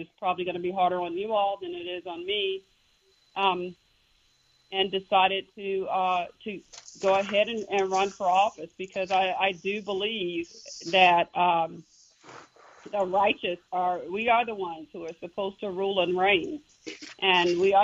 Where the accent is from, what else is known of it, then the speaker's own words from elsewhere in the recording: Jacksonville, Florida, United States; I am from Jacksonville, Florida, born and raised.